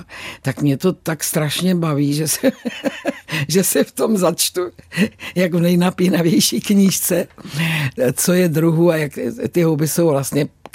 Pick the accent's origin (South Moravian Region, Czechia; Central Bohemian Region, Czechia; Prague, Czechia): Prague, Czechia; Na borůvka moc ne, protože my jsme byli Pražáci, jo? My jsme byli žižkovská rodina